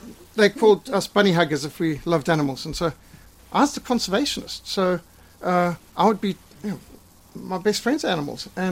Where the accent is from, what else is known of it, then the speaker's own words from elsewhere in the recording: Zimbabwe; now in South Africa; And I came from Rhodesia, and they were all, you know, you nasty, horrible, evil, white racists from Rhodesia is oppressing black people.